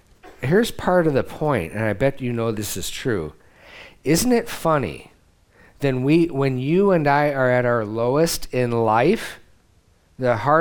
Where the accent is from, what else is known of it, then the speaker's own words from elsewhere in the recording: United States; And I'm like, yeah, that's because I'm an American.